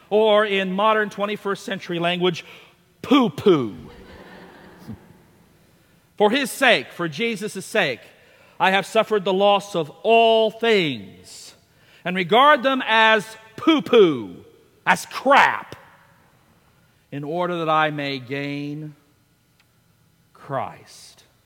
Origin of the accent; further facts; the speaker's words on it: Texas, United States; I'm a Texan, born of Texans, a fifth generation Texan, no less. There are not many of us left.